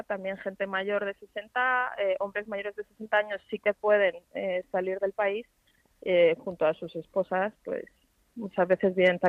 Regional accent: Ukraine; now in Spain; yo llevo 20 años aquí en España con mi familia, pero venimos de Ucrania.

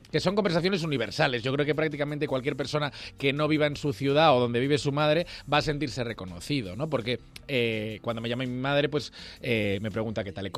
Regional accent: Vigo, Galicia, Spain; moved away as an adult; now in Madrid, Spain; Vigo, yo nací en Vigo y pasé allí 18 años maravillosos. Por ejemplo, Madrid, llevo 17 años viviendo en Madrid.

